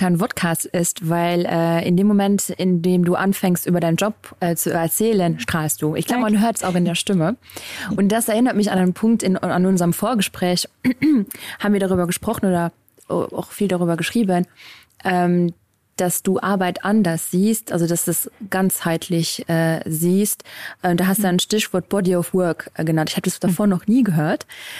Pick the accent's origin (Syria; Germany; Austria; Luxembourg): Luxembourg; Und also ich sage das ja als Luxemburgerin.